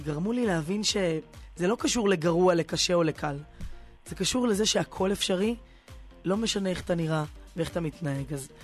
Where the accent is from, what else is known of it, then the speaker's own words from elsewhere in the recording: Bnei Brak, Tel Aviv District, Israel; אני ואת שנינו מגיעות מבני ברק, אמנם מהמתרסים השונים של בני ברק. כן, אני גדלתי בבית בבני ברק, אמנם קריית הרצוג פרדס קץ